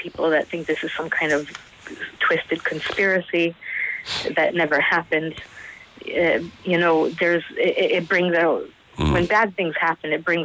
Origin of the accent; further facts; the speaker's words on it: Southbury, Connecticut, United States; Yeah, not exactly Sandy Hook. We're from Southbury, which is just over the bridge.